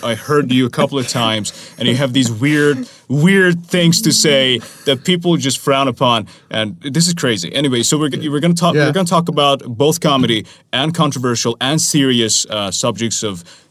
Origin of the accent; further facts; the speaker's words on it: Iran; We are Iranians. We come from Iran.